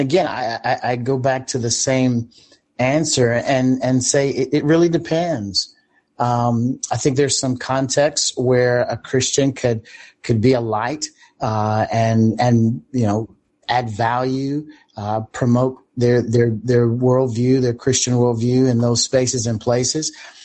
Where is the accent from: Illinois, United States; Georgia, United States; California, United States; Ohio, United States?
Georgia, United States; I got a call the other day from, you know, the University of Georgia here in my home state